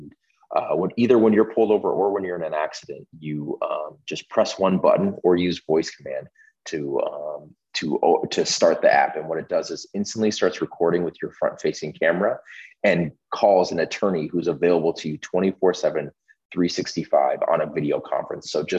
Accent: Richfield, Minnesota, United States; So I'm born and raised here in the Twin Cities. I'm from Richfield, Minnesota.

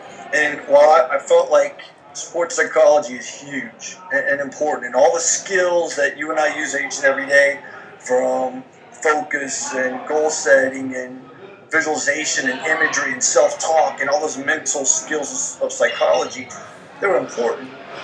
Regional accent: Florida, United States; I didn't grow up swimming. I grew up surfing down in Florida on little 3 foot waves.

